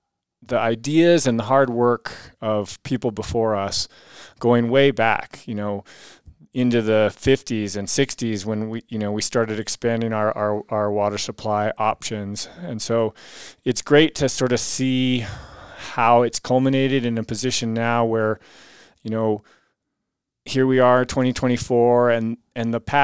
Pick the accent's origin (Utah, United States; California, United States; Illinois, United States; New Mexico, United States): New Mexico, United States; Santa Fe; moved away as an adult; I grew up in Santa Fe and left after high school and went out to the Bay Area for college